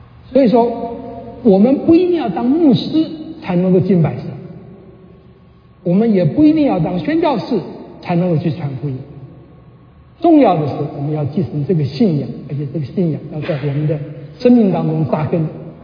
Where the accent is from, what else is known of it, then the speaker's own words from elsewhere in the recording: China; 我们中国人